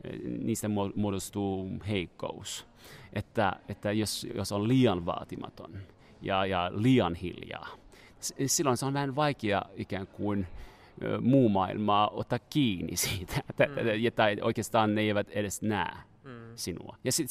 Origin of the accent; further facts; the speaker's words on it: Montreal, Quebec, Canada; Finnish is a second language; also born or lived in New York / Paris; now in Finland; isossa kaupungissa, mistä mä oon kotoisin, että Montrealista ja New Yorkista ja Pariisista, missä mä oon elänyt